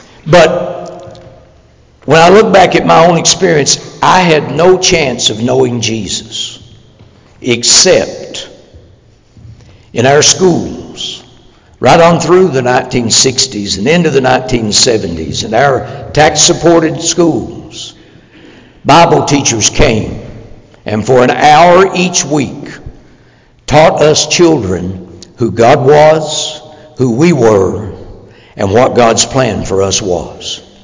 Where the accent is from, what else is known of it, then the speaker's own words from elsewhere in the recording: Kentucky, United States; I grew up in East Kentucky, and my parents were not Christians, and truthfully, most of the churches in our region were just